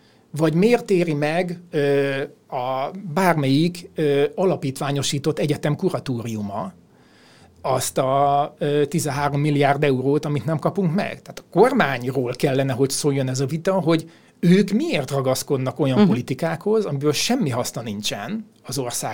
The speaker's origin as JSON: {"language": "Hungarian", "country": "Hungary", "said": "természetesen mi magyarok vagyunk, a saját hazánk érdekel minket, egy Magyarország központú világból nézzük mindezt"}